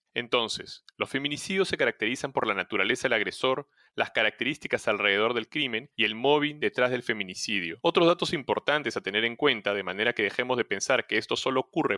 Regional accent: Peru; Hoy conversaremos sobre un tema que, como peruanos, nos duele de manera especial

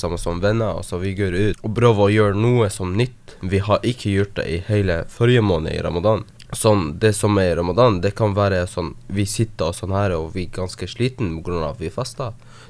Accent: Myre, Nordland, Norway; vi er fra Myre egentlig

